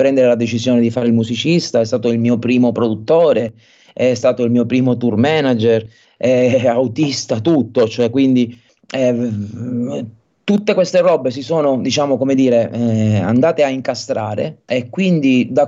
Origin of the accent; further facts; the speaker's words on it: Palermo, Sicily, Italy; Io sono di Palermo e per scelta non mi sono mai mosso da qui, perché non sono un amante delle temperature fredde